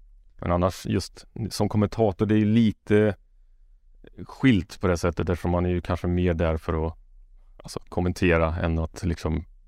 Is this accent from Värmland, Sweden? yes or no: yes; Karlstad, Värmland, Sweden; Jag är från Karlstad, och där är det inte lokala fotbollen särskilt stor heller.